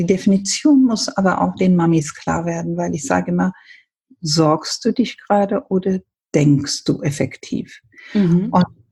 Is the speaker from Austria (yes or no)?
no; Ethiopia; first language Amharic; German is a second language; now in Germany; Ich bin ja ursprünglich, komme ich aus Äthiopien. Mein Vater ist Inder, deshalb meine Mutter Äthiopien. Wir sind als Kinder englischsprachig aufgewachsen. Amharisch, die äthiopische Sprache, Englisch und deshalb denke ich ja oft in Englisch.